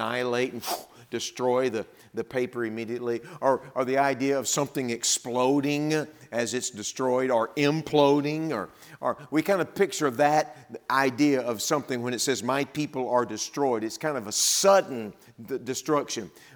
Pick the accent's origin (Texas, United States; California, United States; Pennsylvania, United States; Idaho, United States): Texas, United States; Look, I'm a Texan. Texan by birth. If I haven't told you that, I'm sorry. I should have. I'm a Texan. And it is a part of me.